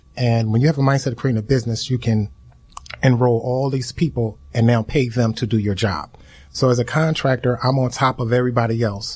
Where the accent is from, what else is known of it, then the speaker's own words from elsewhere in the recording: Philadelphia, Pennsylvania, United States; I came up with the name of the company basically because I was homesick from Philadelphia. I grew up on a small block called Summer Street.